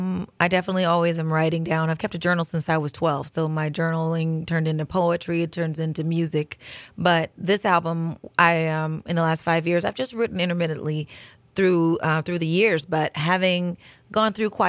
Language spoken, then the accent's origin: English; San Francisco, California, United States; I'm from San Francisco. You can't talk about San Francisco.